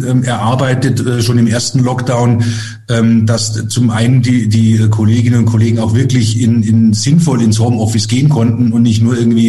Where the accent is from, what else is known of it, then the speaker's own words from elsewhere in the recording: Baden-Württemberg, Germany; Ich bin in der Gegend auch aufgewachsen und habe mein Abitur in Bietigheim-Bissingen gemacht.